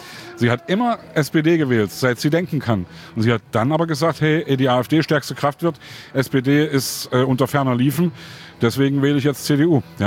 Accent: Leipzig, Saxony, Germany; Ich komme aus Sachsen, ich komme aus Leipzig.

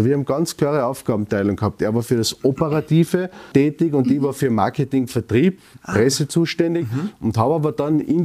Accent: Carinthia, Austria; Das ist einfach als Kärntner für mich ganz wichtig und wesentlich.

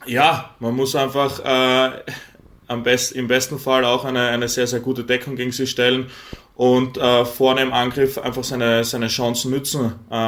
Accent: Graz, Styria, Austria; Ja, genau. Ich bin gebürtiger Grazer, bin dort geboren, aufgewachsen

